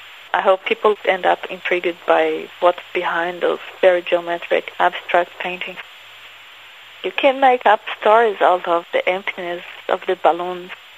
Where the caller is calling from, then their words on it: Brazil; I'm talking from Brazil.